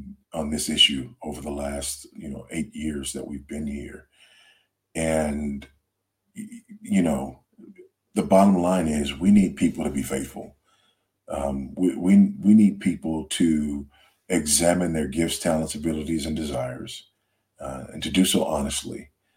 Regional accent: United States; I am absolutely not an African. I am an American through and through.

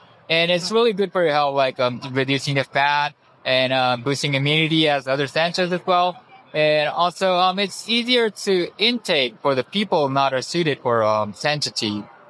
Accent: Japan; English is a second language; You know, we're from Japan, and we wasn't expecting this kind of hot event.

